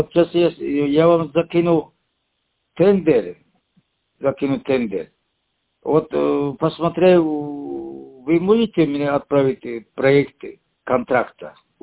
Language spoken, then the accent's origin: Russian; Dagestan, Russia; по нашему здесь, не Махачкале району, откуда я родом, да?